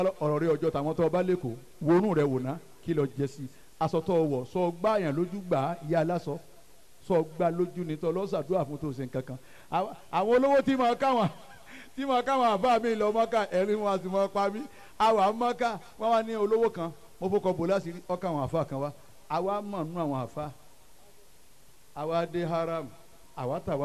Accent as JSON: {"language": "Yoruba", "town": "Ilorin", "region": "Kwara", "country": "Nigeria", "said": "ni ilorin ni mo ti wa"}